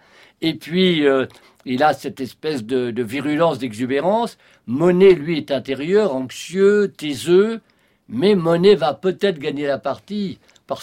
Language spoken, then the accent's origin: French; Villers, Normandy, France; born there; Et depuis Villerville, parce que je suis né à Villers, mais j'ai vécu à Villerville.